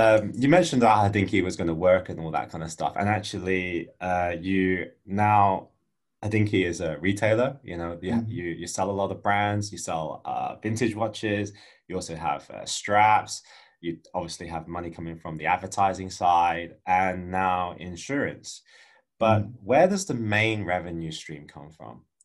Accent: England, United Kingdom; born there; I was born in England.

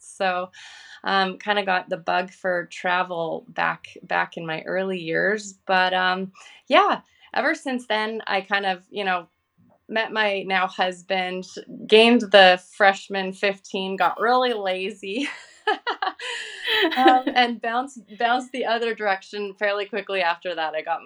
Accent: Vancouver, British Columbia, Canada; I'm from Vancouver, Canada. And I am married.

